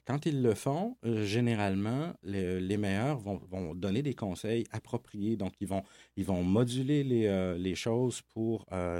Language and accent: French; Quebec, Canada; now in Quebec City, Canada; En fait, je suis de la Beauce, pour être plus précis.